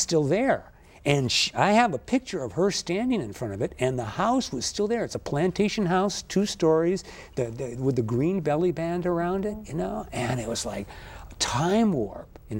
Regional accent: Hawaii, United States; my great-grandfather was an ukulele player from Kealakekua. We're from the Big Island.

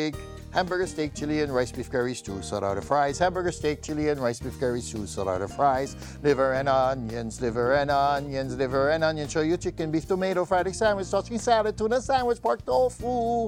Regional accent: Oahu, Hawaii, United States; After I introduced myself and, you know, I'm from Oahu. I came long ways, you know

